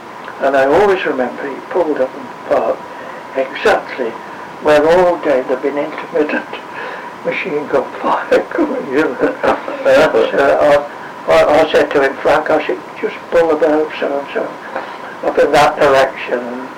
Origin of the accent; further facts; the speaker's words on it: West Midlands, United Kingdom; He said, as a matter of fact, I'm from Staffordshire. I said, oh, so am I.